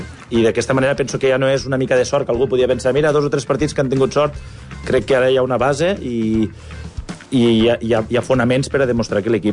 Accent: Tortosa, Catalonia, Spain; Jo sóc de Tortosa, m'agradaria, no? L'equip del poble

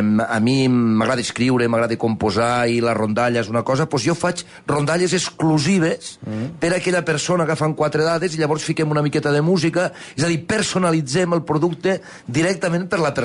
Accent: Flix, Catalonia, Spain; nosaltres sabem que nosaltres som de Flix

